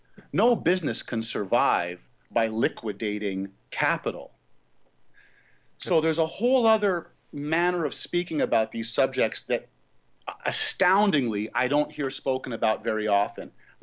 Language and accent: English; Montreal, Quebec, Canada; also born or lived in Hollywood, California; As you said, I was born in Hollywood, California, son of an actor. And I grew up in Montreal with an acting career.